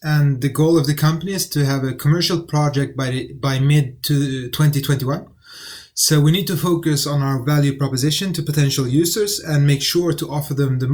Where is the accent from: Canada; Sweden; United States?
Sweden; English is a second language; also born or lived in Netherlands; are Christian Syriacs, born in Turkey. So at home, we spoke Arabic and Syriac. And I've gone to school and grew up in Sweden.